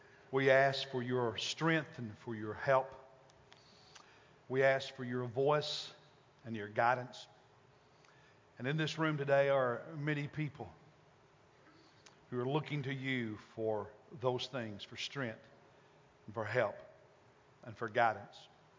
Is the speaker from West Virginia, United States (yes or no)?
no; Kentucky, United States; Most of you know that I grew up in Kentucky in the mountains